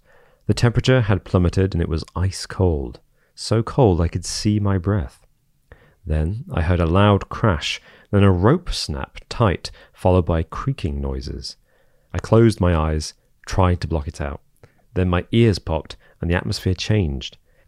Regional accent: Dudley, West Midlands, United Kingdom; Hey, I'm from Dudley, so.

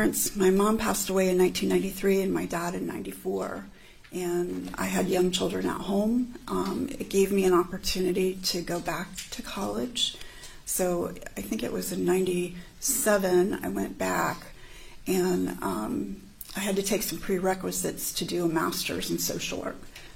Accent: Clearwater, Florida, United States; I grew up in Clearwater. I was born and raised in Clearwater.

